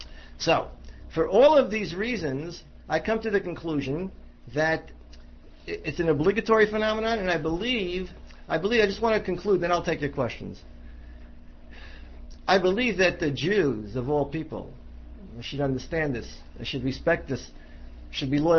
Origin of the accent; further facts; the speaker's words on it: United States; we are obligated, in my opinion, as American citizens, to support the country.